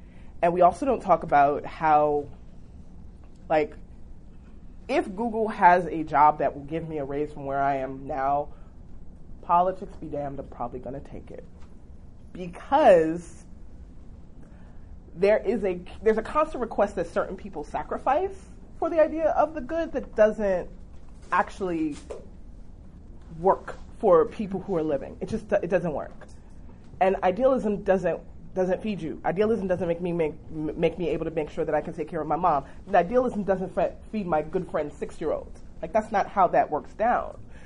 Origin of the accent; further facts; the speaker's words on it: Far Rockaway, New York, United States; I'm from Far Rockaway, so I'm from the Sandy area.